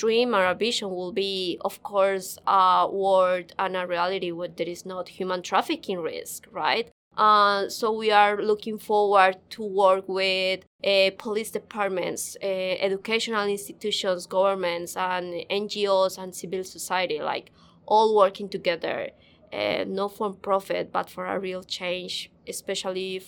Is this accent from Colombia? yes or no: yes; Colombia; I'm from Colombia